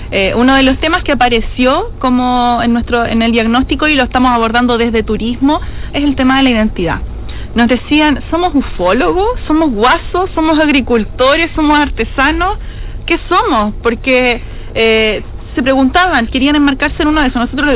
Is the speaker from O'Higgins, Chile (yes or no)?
no; San Clemente, Maule, Chile; yo también soy de San Clemente